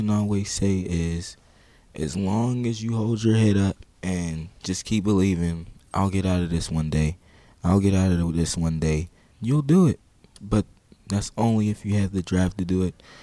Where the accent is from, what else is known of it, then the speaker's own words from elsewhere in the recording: Wilkinsburg, Pennsylvania, United States; I'm 19 years old. I'm from Wilkinsburg.